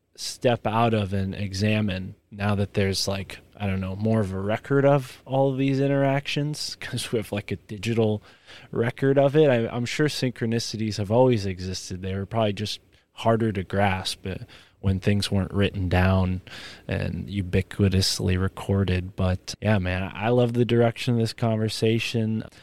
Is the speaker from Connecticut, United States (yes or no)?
yes; Connecticut, United States; I grew up in Connecticut. I live, now I moved a little further north in Connecticut, but I lived on Long Island Sound for most of my life.